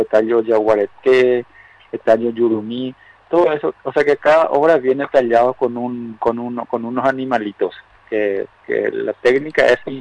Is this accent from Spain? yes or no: no; Paraguay; yo me quedé, yo dije me voy a quedar a Paraguay y me quedé a trabajar en mi país